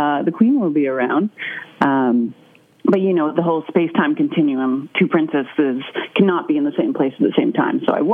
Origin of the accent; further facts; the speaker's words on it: Victoria, British Columbia, Canada; Well, I'm born and raised in Victoria. So I've spent most of my life, actually, there